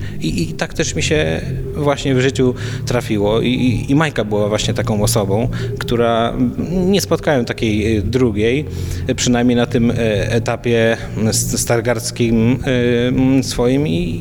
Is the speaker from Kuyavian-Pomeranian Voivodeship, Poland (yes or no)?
yes; Toruń, Kuyavian-Pomeranian Voivodeship, Poland; wychowując się, dorastając w mieście nie największym, trochę oddalonym od tych największych, od Warszawy i tak dalej